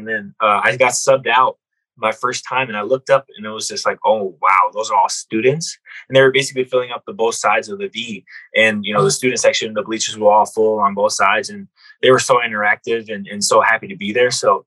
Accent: Minnesota, United States; So, I'm from Minnesota, so I'm a pro.

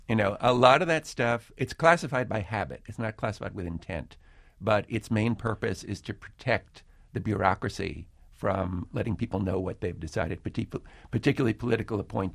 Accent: United States; moved away as an adult; as a journalist working abroad, as an American now living and teaching abroad, I'm very aware that Americans are often the last to know what their country is doing.

